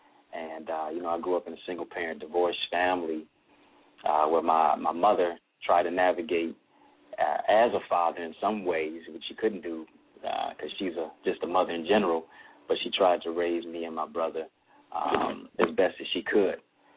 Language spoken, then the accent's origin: English; Detroit, Michigan, United States; also born or lived in Kingston, Jamaica; Yeah, I'm from Detroit. I'm raised here in the city, but I also grew up in Kingston, Jamaica.